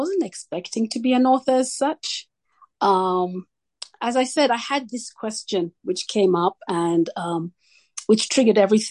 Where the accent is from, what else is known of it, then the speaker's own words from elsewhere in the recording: Kenya; born there; I was born and in Kenya